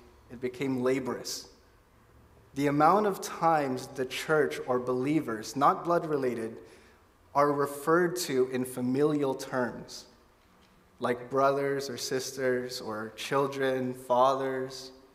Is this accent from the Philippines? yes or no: yes; Philippines; if you don't know, I'm Filipino, right?